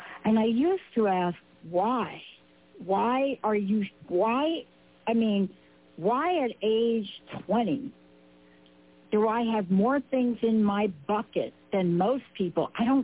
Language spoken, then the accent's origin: English; Bronx, New York, United States; if you knew that I grew up in the Bronx, New York